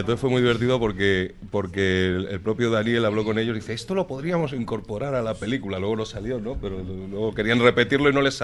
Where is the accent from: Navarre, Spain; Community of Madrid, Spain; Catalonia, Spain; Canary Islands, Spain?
Community of Madrid, Spain; Madrid; pues yo soy de aquí, soy de Madrid